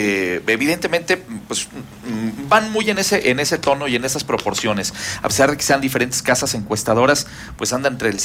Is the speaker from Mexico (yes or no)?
yes; Mexico; Y además lo que eso implica para nosotros como mexicanos, simple y sencillamente pues nos fuimos a una guerra civil